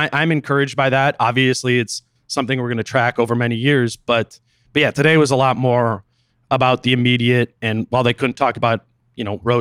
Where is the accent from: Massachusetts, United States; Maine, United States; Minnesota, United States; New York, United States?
Minnesota, United States; I think this is as confident as you can be as a Minnesotan